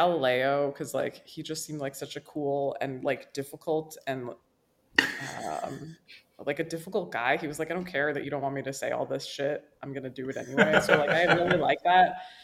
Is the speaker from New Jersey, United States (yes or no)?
yes; New Jersey, United States; we like tried to go to Shakespeare in the Park because I grew up in New Jersey